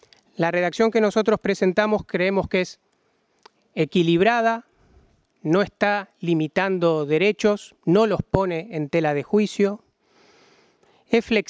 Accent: Argentina; La protección del consumidor, diríamos en mi país, no nació de un repollo

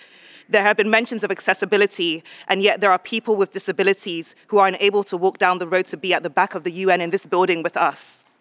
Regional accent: United Kingdom; also born or lived in Nigeria; now in United States; I grew up in Britain, which in summary means my people were forced to migrate from formerly colonized land into the colonizers' hands.

